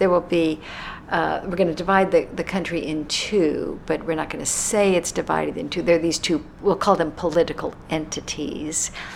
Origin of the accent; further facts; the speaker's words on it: Dallas, Texas, United States; Now, I come from Dallas, Texas